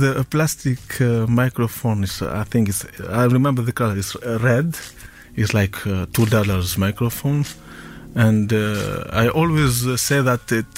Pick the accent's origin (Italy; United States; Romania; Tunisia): Tunisia; Tunis, Tunis Governorate; English is a second language; moved away; also born or lived in Vienna; and I consider myself also immigrant because I came from Tunis to discover music. I went to Vienna and I succeed to let people accept me as immigrant.